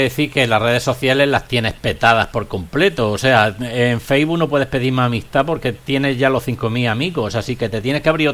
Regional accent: Cartagena, Region of Murcia, Spain; un murciano, un paisano casi mío, que yo me crié en Cartagena.

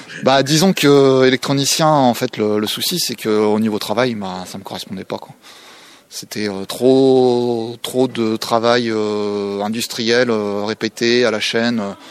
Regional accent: Normandy, France; Non, je suis normand, en fait.

